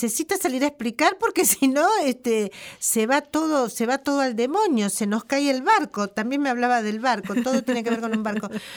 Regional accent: Argentina; el matete lo tenemos nosotros como argentinos

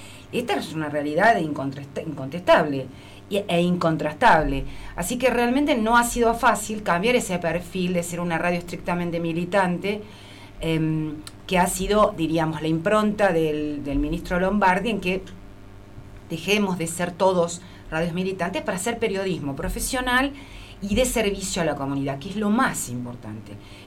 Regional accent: Buenos Aires, Argentina; now in Patagonia, Argentina; Yo hace años que vivo en la Patagonia por decisión propia, soy porteña, pero decidí por mi cuenta venir a vivir a la Patagonia. A uno lo conmueve, siendo de la ciudad más importante de la Argentina

